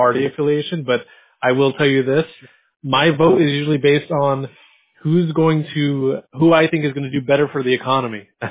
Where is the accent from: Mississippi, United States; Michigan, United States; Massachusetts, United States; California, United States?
California, United States; San Diego; I grew up in San Diego. My dad's retired Navy